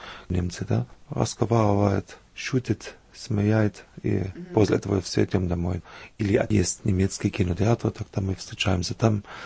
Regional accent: Saalfeld, Thuringia, Germany; Russian is a second language; Я из Восточной Германии, из Туринге, один маленький город недалеко от Веймара, Зальфельд, недалеко от Туринский лес, самый большой лес в Германии.

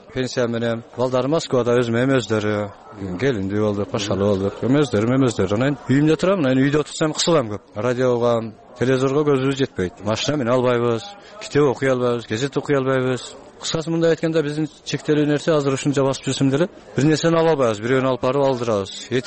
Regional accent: Arpatektir, Osh Region, Kyrgyzstan; born there; 1067 жылы Алай районунун Арпатектер деген айылында төрөлгөнмүн.

